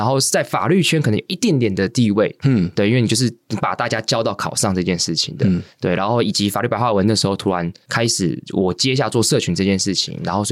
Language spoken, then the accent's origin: Chinese; Taiwan; also born or lived in Hong Kong; 因为我那时候先在香港出生，然后香港出生之后两个月我其实就回来台湾了